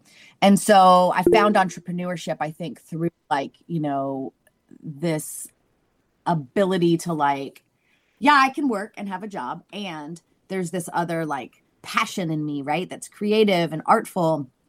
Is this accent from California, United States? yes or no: no; Raleigh, North Carolina, United States; also born or lived in Bogota, Colombia / Asheville / Louisville, Kentucky; You know, I'm from Bogota, Colombia. I was born there and raised in Raleigh, North Carolina. So I'm like North Carolinian, you know, pretty much up and down.